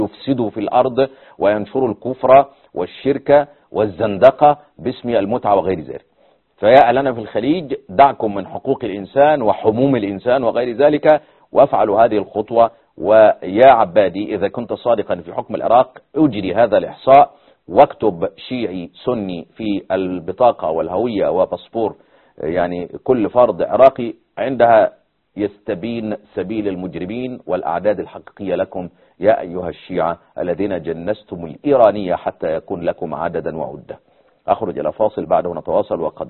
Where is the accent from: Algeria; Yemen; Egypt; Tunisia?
Egypt